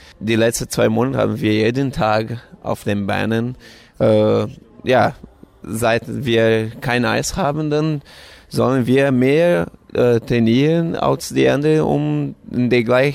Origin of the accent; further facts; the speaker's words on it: Santa Cruz, Brazil; Ich komme auch aus Santa Cruz, Brasilien.